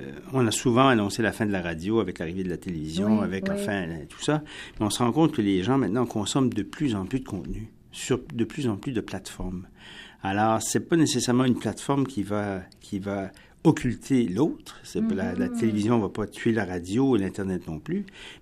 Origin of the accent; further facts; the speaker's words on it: New Brunswick, Canada; born there; quand j'étais jeune, parce que moi je suis né au Nouveau-Brunswick